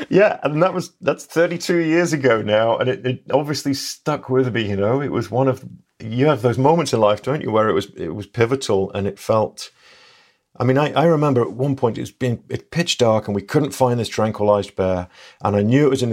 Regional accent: England, United Kingdom; Yeah, I'm English, so there have been no bears in England for 1,000 years.

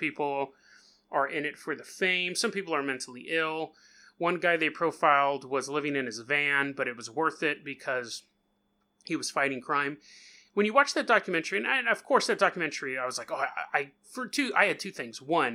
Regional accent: California, United States; I'm from California, so I can say that.

